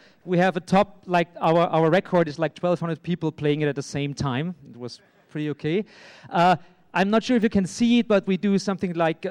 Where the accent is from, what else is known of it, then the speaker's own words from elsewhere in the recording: Austria; English is a second language; And we are from Austria. That's how Austria looks like.